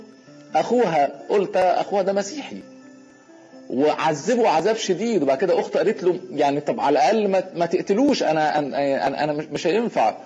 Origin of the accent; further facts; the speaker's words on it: Egypt; واستشهد عندنا في مصر